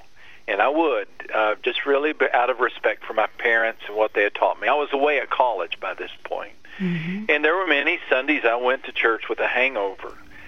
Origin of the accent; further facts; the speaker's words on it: Texas, United States; I grew up in West Texas. I'm the son of a mechanic. My mom was a nurse. My parents, just the salt of the earth. Great, great folks. And very, very blue-collar, lower middle class, small town upbringing.